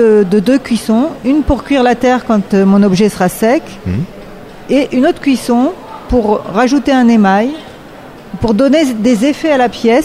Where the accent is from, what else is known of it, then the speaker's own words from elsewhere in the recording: Toulouse, Occitanie, France; Je suis au sud-est de Toulouse, à 15 kilomètres. Donc, on peut dire que je viens de Toulouse, en fait.